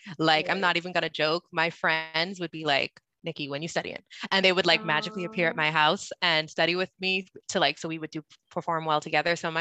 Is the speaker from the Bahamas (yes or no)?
yes; Bahamas; moved away as an adult; now in Florida, United States; I'm originally from the Bahamas. I moved to the States for school when I was 18, and I ended up staying after grad school. I live in Florida right now, which is nice because I do get to visit home a lot.